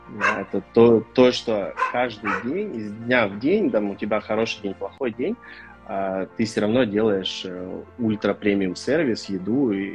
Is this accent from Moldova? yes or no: no; Ukraine; Я украинец